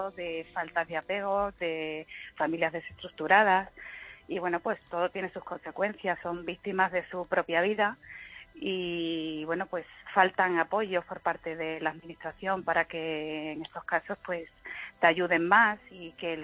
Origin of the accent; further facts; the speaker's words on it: Cáceres, Extremadura, Spain; somos de la comunidad extremeña, somos de Cáceres